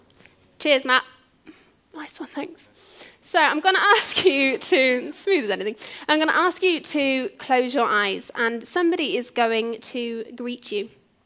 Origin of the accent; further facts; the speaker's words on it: Yate, South West England, United Kingdom; now in Bradford, United Kingdom; I'm actually just from Yate originally, so even though I'm living up in Bradford now